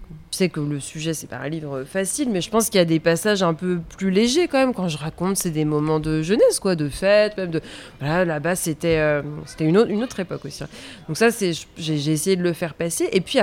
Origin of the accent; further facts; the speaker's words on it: Angers, Pays de la Loire, France; J'ai grandi à Angers et c'est à Angers au lycée. Je suis allée au lycée à Angers, au lycée Joachim du Bellay